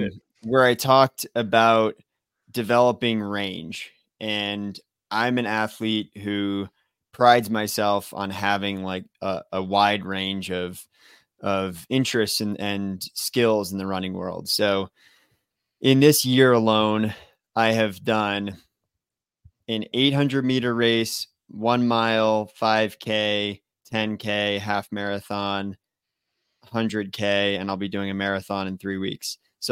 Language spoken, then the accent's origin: English; New England, United States; I was skating at 4 years old growing up in New England.